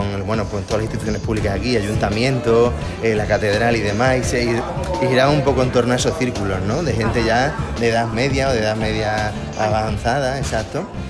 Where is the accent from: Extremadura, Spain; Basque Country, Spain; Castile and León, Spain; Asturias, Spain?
Extremadura, Spain; Badajoz; porque yo soy muy de Badajoz